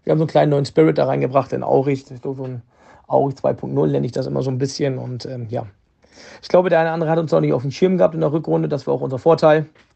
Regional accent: Italy; Und als Italiener ist mir sowieso wichtig, dass die Null erstmal steht.

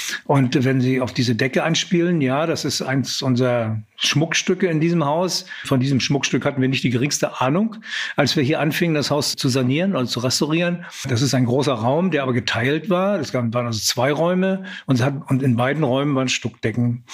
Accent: Mecklenburg-Vorpommern, Germany; also born or lived in West Germany; Ich bin ja zwar in Mecklenburg groß geworden, aber bin ja dann im Westen gewesen. Also mich bezeichnet man dann immer als Wossi, ne? Also weder Wessi noch Ossi, sondern Wossi.

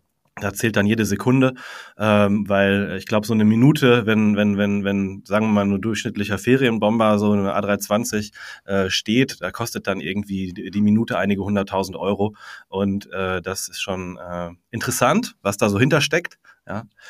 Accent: Hamburg, Germany; bin ich in Hamburg groß geworden sozusagen, habe ganz lange da gewohnt.

